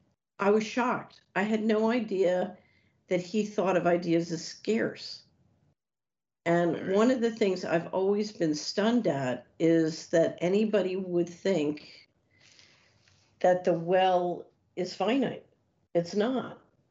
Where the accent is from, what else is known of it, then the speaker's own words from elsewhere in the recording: New York, United States; Of course I can. I'm from New York. In New York, everything always started with yes.